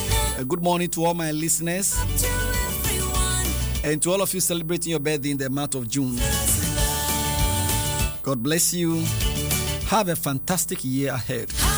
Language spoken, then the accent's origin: English; Kaswa, Ghana; It's on your route to my hometown, Kaswa.